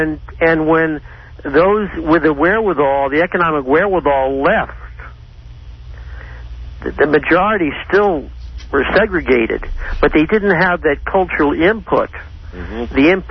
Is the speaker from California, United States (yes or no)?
yes; Los Angeles, California, United States; because I grew up in Los Angeles. I spent a lot of time in Watson, around the West Adams area